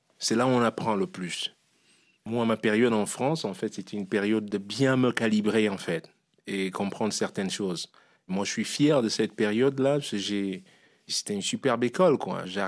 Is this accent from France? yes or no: no; Douala, Littoral, Cameroon; quand j'ai grandi à Douala